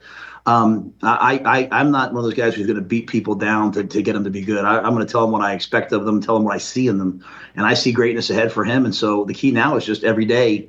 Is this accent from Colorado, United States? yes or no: no; New York City, New York, United States; Well, I grew up in New York City. Like, you know, I was, you know, I like to play pickup basketball.